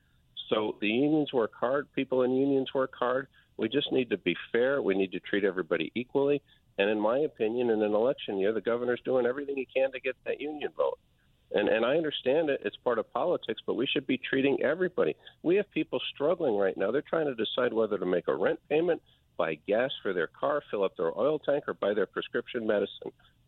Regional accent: New Haven, Connecticut, United States; Connecticut is a terrific state. I've been here my whole life. I grew up in New Haven.

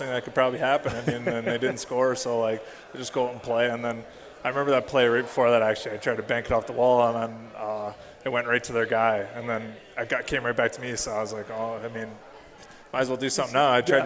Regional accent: Alberta, Canada; I grew up, like, watching the Flames, stuff like that in my hometown. That's the closest city, so my grandma's from there.

